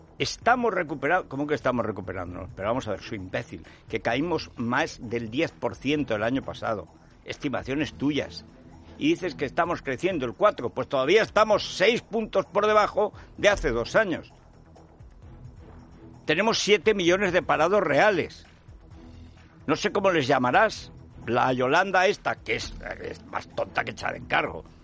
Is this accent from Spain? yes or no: yes; Aragon, Spain; de Zaragoza ir a Teruel y en Teruel ir a mi pueblo y ver el monte del Tremedal